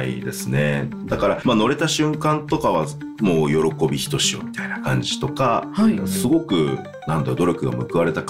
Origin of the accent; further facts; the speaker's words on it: Chiba, Japan; 国内はもともと僕千葉出身なので